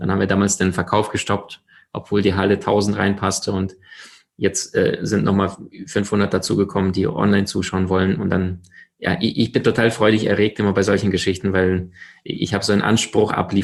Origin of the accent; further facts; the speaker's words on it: Crimea, Ukraine; also born or lived in Siberia, Russia; Geboren in Sibirien, aufgewachsen auf der Halbinsel Krim am Schwarzen Meer.